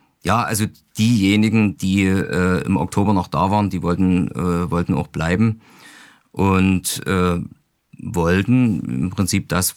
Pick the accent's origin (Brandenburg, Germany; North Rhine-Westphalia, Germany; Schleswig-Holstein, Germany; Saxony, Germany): Saxony, Germany; komme ich nie aus Nordkorea, sondern schlimmer noch aus Sachsen.